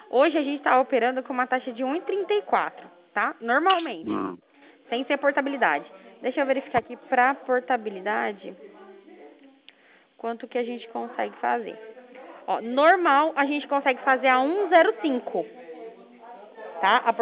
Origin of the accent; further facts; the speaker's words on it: Cornélio Procópio, Paraná, Brazil; eu sou de Cornélio Procópio, no Paraná.